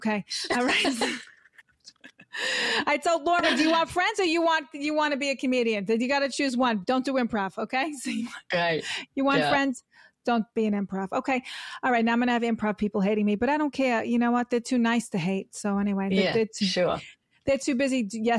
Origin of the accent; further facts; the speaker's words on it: New York City, New York, United States; I'm like a Queens. I'm like, I'm from Queens. I know everything about New York.